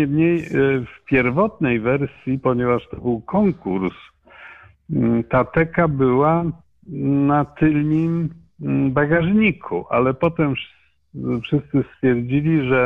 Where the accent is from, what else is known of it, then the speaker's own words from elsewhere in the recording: Poznań, Greater Poland Voivodeship, Poland; bo wychowałem się na Łazarzu Poznańskim